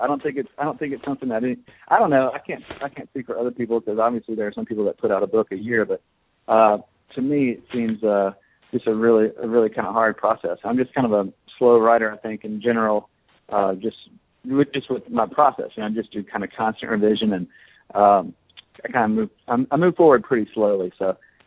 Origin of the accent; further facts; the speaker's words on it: Louisiana, United States; I'm from Louisiana and I write primarily about Louisiana